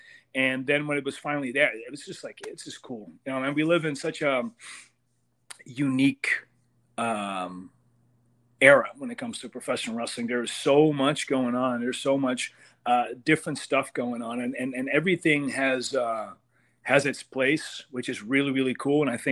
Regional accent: Amsterdam, North Holland, Netherlands; You know, I come from Amsterdam. And Netherlands, really small country, does not have a lot of wrestling. I am probably the most successful Dutch wrestler that has ever existed.

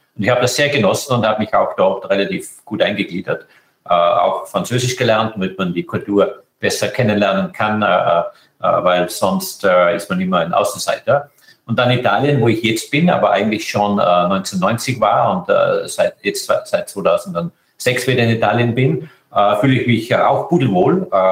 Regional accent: Austria; now in Italy; Natürlich, ich komme aus Österreich. Österreich sind meine Wurzeln.

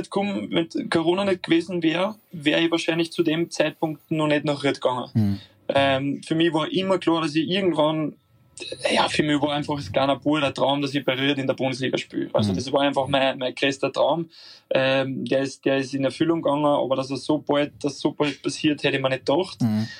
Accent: Austria; Es ist trotzdem mein Heimatland. Es ist nicht weit heim.

